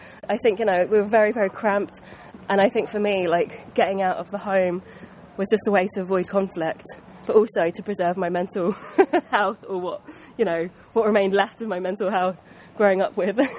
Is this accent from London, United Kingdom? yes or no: yes; Tooting, London, United Kingdom; I was born in Tooting in South London. I've lived there pretty much all my life. I've done quite a few stints in sort of different cities, both in the UK and abroad, but I always return to Tooting.